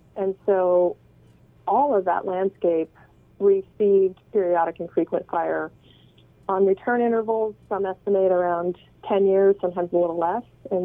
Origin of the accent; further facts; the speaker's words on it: California, United States; like my own place where I grew up in Humboldt County, I mean, it hasn't seen fire since the 1940s, and the fuel load is immense.